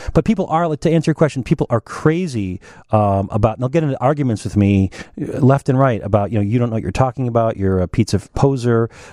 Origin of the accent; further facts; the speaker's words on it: Minneapolis, Minnesota, United States; now in Chicago, United States; I've lived here since 92. I consider myself a Chicagoan. I grew up on Minneapolis pizza, which was technically Shakey's, which was technically not a Minneapolis pizza.